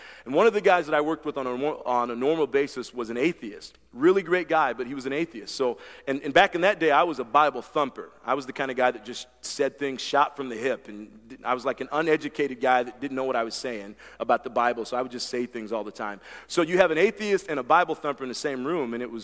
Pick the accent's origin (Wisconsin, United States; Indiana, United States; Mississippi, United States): Indiana, United States; the whole philosophy and theology that I grew up with in my hometown back in Indiana was let go and let God.